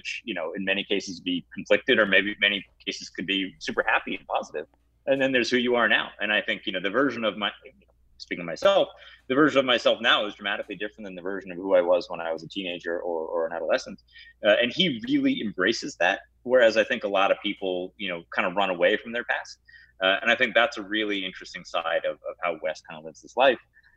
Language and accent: English; Rochester, New York, United States; I'm from Rochester, but, you know, after Rochester, I would say it was my second home.